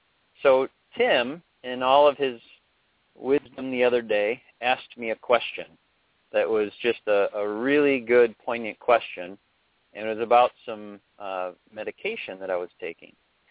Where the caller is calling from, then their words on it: Chicago, Illinois, United States; Giving a call from Chicago.